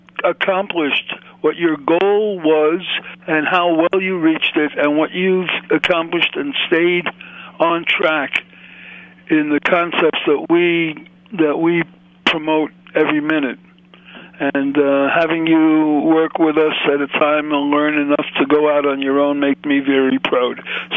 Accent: Brooklyn, New York, United States; I'm a combat veteran. I'm a kid from Brooklyn. I never give up.

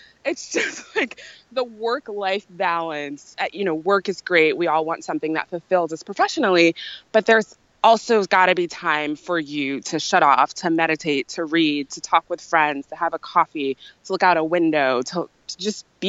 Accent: London, United Kingdom; born there; So I have a little bit of a unique situation because I have dual citizenship. I was born in London.

